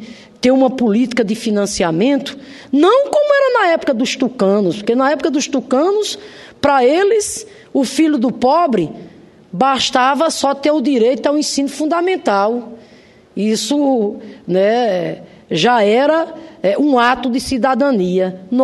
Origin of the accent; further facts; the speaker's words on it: Rio Grande do Norte, Brazil; lá no meu estado, Rio Grande do Norte